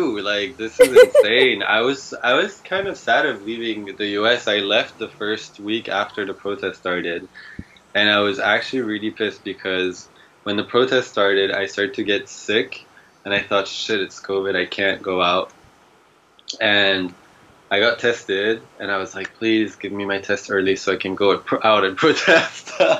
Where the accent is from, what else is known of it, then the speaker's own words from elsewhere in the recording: France; I grew up in France.